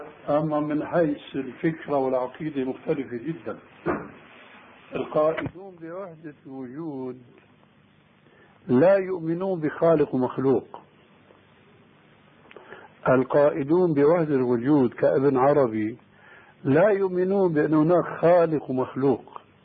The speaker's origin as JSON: {"language": "Arabic", "country": "Syria", "said": "لكن نوبات مستعملة عندنا في سوريا وهي انسب لهم"}